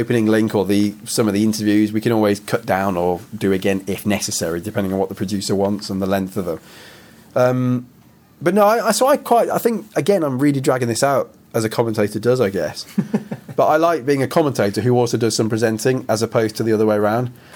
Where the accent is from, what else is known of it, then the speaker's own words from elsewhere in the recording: West Midlands, United Kingdom; going back to when I was growing up in Warwickshire.